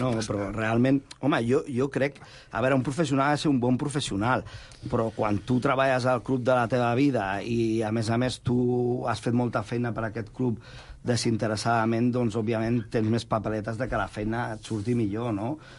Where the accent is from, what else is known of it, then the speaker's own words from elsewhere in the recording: Igualada, Catalonia, Spain; els dos som d'Igualada